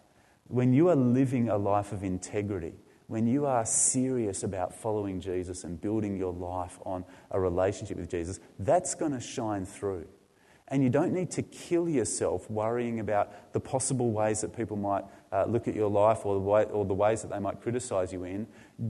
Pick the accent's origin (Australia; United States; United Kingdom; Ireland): Australia; That anti-authoritarian vibe that comes with being Australian. And there's plenty of research out there that says Australia's fairly unique in that we hate our leaders